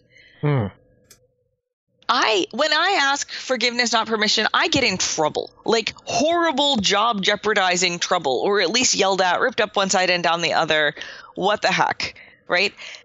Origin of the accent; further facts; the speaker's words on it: Boston, Massachusetts, United States; being mostly a Bostonian where the lights are, you know, crossing streets are a game of chicken between car and pedestrian.